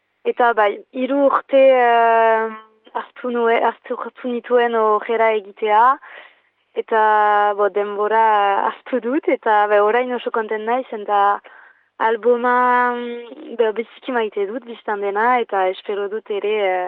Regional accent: Ustaritz, Nouvelle-Aquitaine, France; now in Bayonne, France; Bai, arok, Baionan biz naiz, baina Uztaritzekoa naiz, bai.

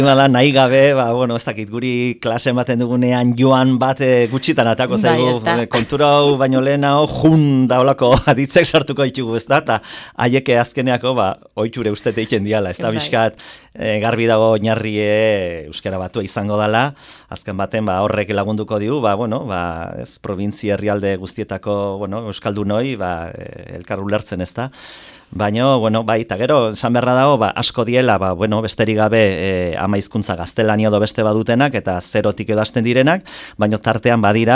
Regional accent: Bergara, Basque Country, Spain; accent: Bergara Basque; ni nire euskara bergaraku

